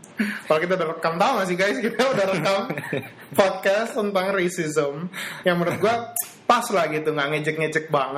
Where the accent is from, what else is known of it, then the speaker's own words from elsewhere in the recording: Indonesia; kita kan sebenarnya physically dari kayak ras yang sama lah gitu kan, sama-sama Batak gitu. Dan maksudnya sama-sama orang Indonesia gitu-gitu.